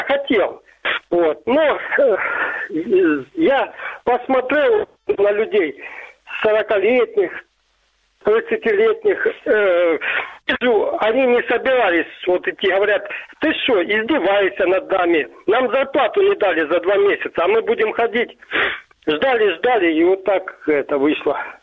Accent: Myrnohrad, Donetsk Oblast, Ukraine; Я из Мирнограда.

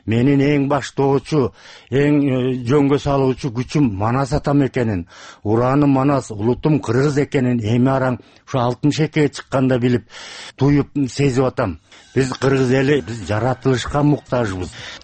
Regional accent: Issyk-Kul Region, Kyrgyzstan; Ысык Көлдөн болом.

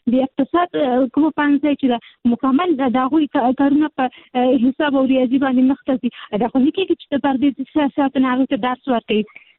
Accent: Peshawar, Khyber Pakhtunkhwa, Pakistan; زما پیدایش په پېښور کې شوې ده، زه په پېښور کې لوی شوې یم،

